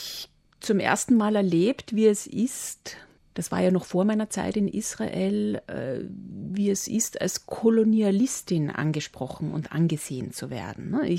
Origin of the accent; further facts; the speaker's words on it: Vienna, Austria; im Grunde meines Herzens bin ich Wienerin. Ich bin Österreicherin.